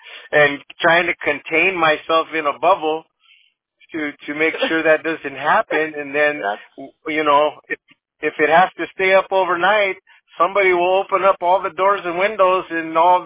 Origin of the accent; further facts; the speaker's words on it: Oxnard, California, United States; well, I'm from Oxnard, so that's just